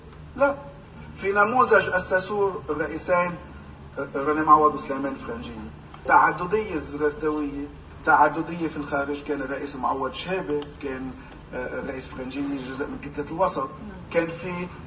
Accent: Zgharta, North Governorate, Lebanon; أنا بدي أرجع شوي هون لورا وأقول لك أنه أنا بعتبر أنا لبناني أولاً، قلت لك إياها أول

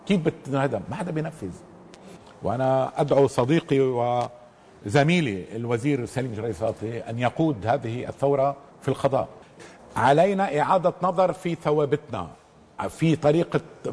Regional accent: Lebanon; نحن كلبنانيين كلنا هذه الطبقة السياسية أمام محك كبير

